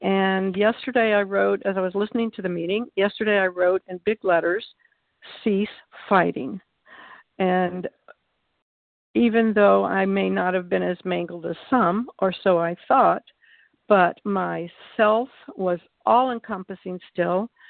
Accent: North Carolina, United States; I'm from North Carolina, and I came to a vision for you in January.

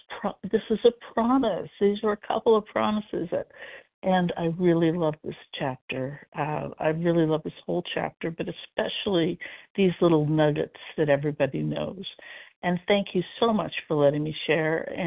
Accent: Portland, Oregon, United States; I am from Portland, Oregon

